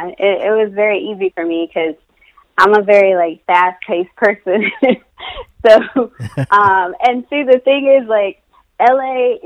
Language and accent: English; the South, United States; now in Los Angeles, United States; So, originally, I grew up in the South, and I actually moved to L.A.